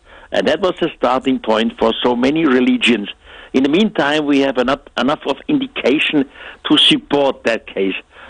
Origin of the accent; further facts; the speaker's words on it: Switzerland; You know, I'm Swiss since eternity. My family is Swiss since eternity. I grew up here in Switzerland, so I am Swiss. I cannot change it. That's my home place.